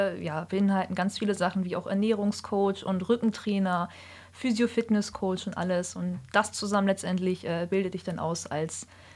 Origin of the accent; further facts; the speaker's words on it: Norderstedt, Schleswig-Holstein, Germany; Ich komme aus Norderstedt.